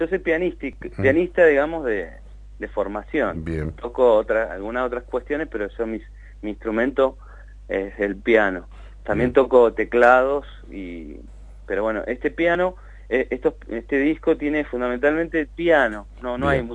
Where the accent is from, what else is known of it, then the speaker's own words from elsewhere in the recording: Bariloche, Río Negro, Argentina; moved away as an adult; Yo soy de Bariloche y vine en el 2002, post-crisis.